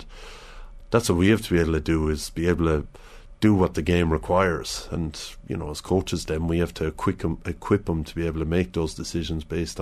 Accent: Ireland; I think we've been smart, you know, in how we've gone about things as an Irish team.

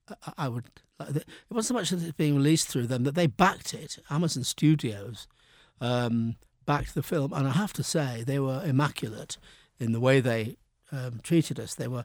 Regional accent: Manchester, North West England, United Kingdom; not having known about it whilst growing up in Manchester, weirdly enough.

